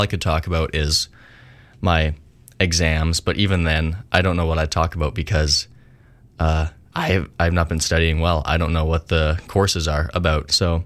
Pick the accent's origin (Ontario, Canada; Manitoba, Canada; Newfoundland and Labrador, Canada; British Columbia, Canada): Ontario, Canada; Hamilton; because I'm from Hamilton, and yeah, everyone from Hamilton likes to pretend that it's a lot better than it is.